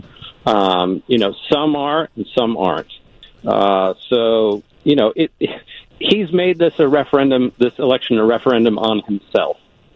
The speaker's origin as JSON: {"language": "English", "town": "Chicago", "region": "Illinois", "country": "United States", "tie": "born or raised there", "said": "I grew up in the Chicagoland area, so I'm well familiar with WGN Radio."}